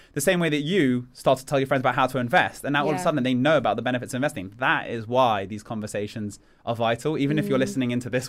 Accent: United Kingdom; We're British. We hate opening up in these kind of things.

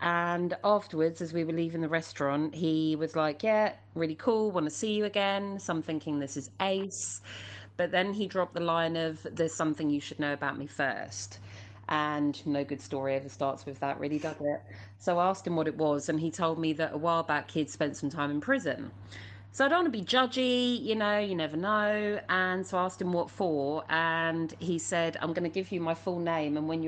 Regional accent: London, United Kingdom; I'm from London, and I wanted to share a bad first date story with you guys.

